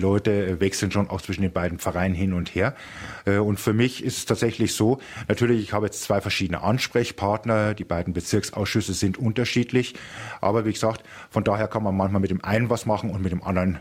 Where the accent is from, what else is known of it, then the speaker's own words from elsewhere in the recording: Munich, Bavaria, Germany; Auch wenn man es nicht hört, ich bin geborener Münchner, habe immer in München gelebt, mit Ausnahme meiner Ausbildungszeit als Kaplan und als Diakon. Aber meine Mutter kommt aus Hamburg und das hat irgendwo abgefärbt.